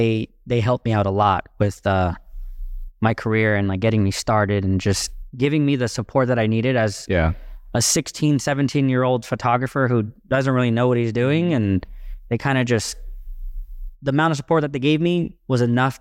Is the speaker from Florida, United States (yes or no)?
no; Santa Monica, California, United States; For me, growing up in Santa Monica, it was a melting pot of so many mm-hmm. different people and races and, you know, even financial classes.